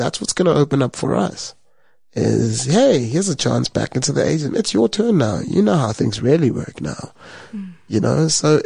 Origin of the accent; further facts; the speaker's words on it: South Africa; as a South African, I think you should read it as a book.